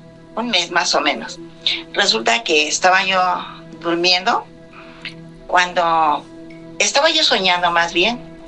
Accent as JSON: {"language": "Spanish", "town": "Gustavo A. Madero", "region": "Mexico City", "country": "Mexico", "said": "soy de aquí, de la Gustavo Amadero."}